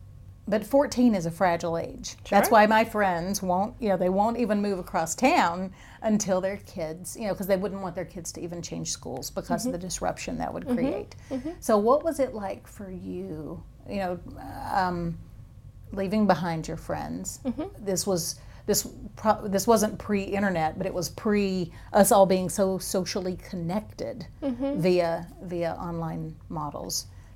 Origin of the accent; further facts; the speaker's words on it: Tennessee, United States; Okay, I grew up near Oak Ridge, Tennessee.